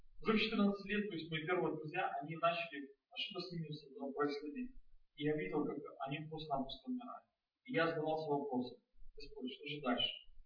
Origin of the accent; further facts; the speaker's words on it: Belarus; я приехал из Беларуси